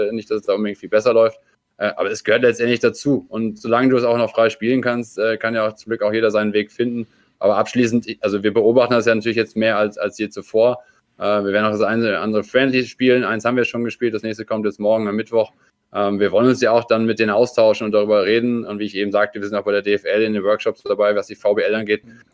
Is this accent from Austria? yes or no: yes; Austria